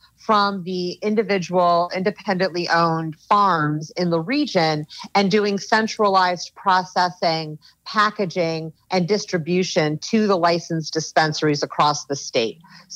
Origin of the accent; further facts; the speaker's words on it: Midwest, United States; moved away as an adult; also born or lived in Indiana / Chicago / Detroit; now in California, United States; I grew up in the Midwest in Indiana and Chicago and Detroit, and then moved out to California in 2002 to get my PhD at UC Berkeley.